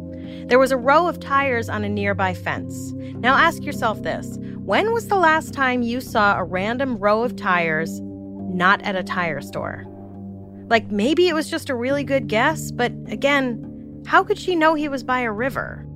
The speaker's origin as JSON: {"language": "English", "town": "Brooklyn", "region": "New York", "country": "United States", "said": "I'm from Brooklyn and I can't tell you what the entire borough looks like."}